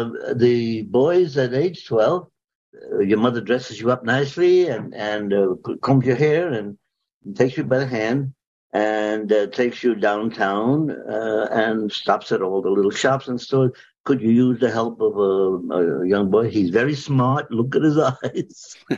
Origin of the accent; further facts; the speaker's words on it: New York City, New York, United States; I was born in New York City. 1925. You don't have to do the math. I'm 97 years old, but I'm still active. I went to school at PS22, Richmond on Staten Island.